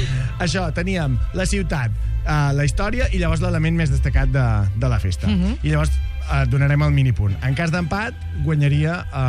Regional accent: Catalonia, Spain; Bueno, jo no sóc de Barcelona, eh? Però de la província de Barcelona

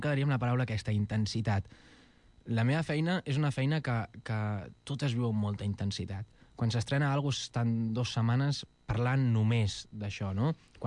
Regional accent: Catalonia, Spain; hem d'entendre que hi ha catalans negres. Jo sóc català. Jo he nascut aquí

